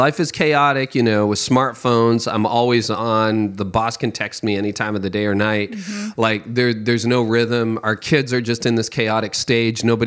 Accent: Canada; I'm Canadian.

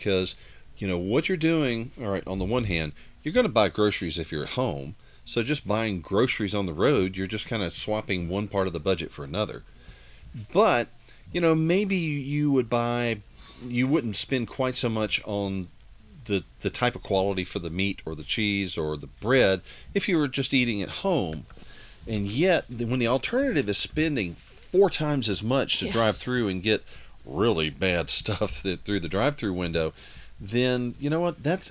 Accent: the South, United States; Pimento cheese is a favorite of ours. And we're from the South.

